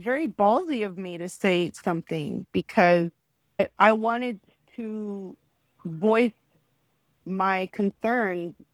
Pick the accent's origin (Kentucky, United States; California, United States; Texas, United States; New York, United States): Texas, United States; born there; So I have a Cuban father, I have a Mexican mother, but I am American. I was born here in Texas.